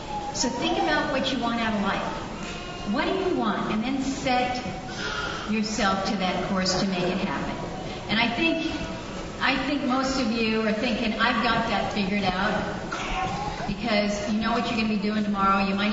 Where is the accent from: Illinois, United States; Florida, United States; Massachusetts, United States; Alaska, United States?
Alaska, United States; Ketchikan; born there; I was born right here in Ketchikan. I didn't graduate from K-High. But I was born here.